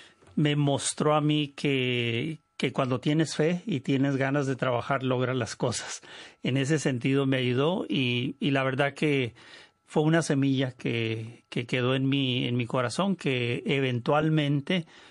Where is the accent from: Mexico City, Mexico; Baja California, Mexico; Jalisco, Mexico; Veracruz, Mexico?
Baja California, Mexico; Tijuana; born there; nací en Tijuana, Baja California, ciudad frontera con Estados Unidos. Dicen que allí es donde empieza la patria mexicana, es un dicho. Y ahí nací en una de unos suburbios muy pobres de Tijuana